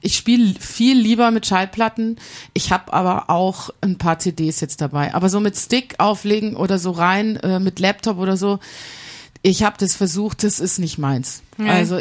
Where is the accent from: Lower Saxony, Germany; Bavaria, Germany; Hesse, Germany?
Bavaria, Germany; Munich; Also ich komme ja aus München